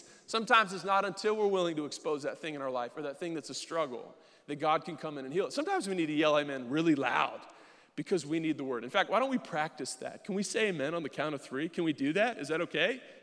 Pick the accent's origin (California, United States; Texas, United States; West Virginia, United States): California, United States; San Diego; Now, I grew up in San Diego. People have always moved away.